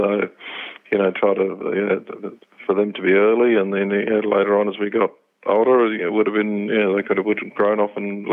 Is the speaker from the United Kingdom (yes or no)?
yes; England, United Kingdom; now in Brisbane, Australia; So, yeah, I was Brisbane-based. I immigrated over from England in 78. I just came straight to Brisbane and really kind of made that the place that I wanted to stay in.